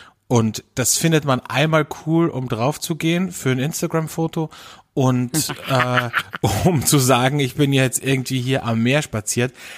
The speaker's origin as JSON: {"language": "German", "country": "Austria", "said": "bei uns in Österreich"}